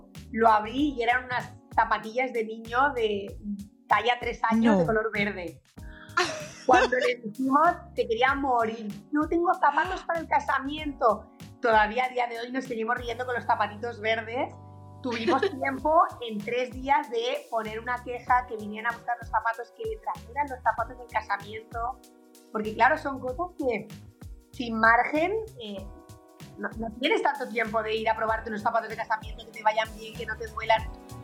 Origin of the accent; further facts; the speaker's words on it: Spain; now in Argentina; acompañándoos desde Argentina, aunque me escuchará la voz que soy española, pero yo vivo actualmente en Argentina.